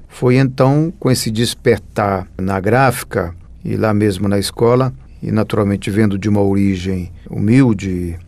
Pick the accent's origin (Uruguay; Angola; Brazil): Brazil; Pará; Eu venho de uma região lá do estado do Pará, que é uma região que basicamente é a partir da pequena produção do trabalho rural, lavrador. Então, sou de uma família muito pobre de lavradores